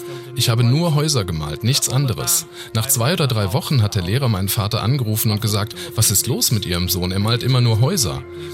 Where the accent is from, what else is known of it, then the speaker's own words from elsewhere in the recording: Kosovo; ich komme aus dem Kosovo.